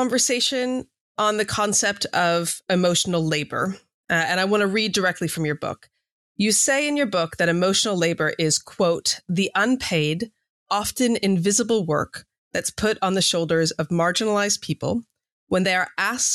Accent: United States; I mean, as an American, it was something of an American phenomenon and an American long overdue reckoning.

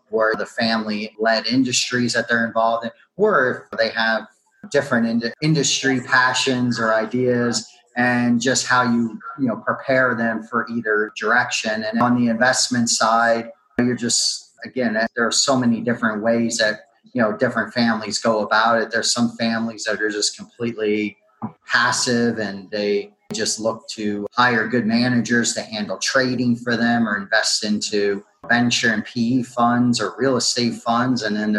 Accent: Allentown, Pennsylvania, United States; So I grew up in the Allentown, Pennsylvania area. Most of my family is, you know, scattered throughout southeastern Pennsylvania between, you know, Allentown and Philadelphia.

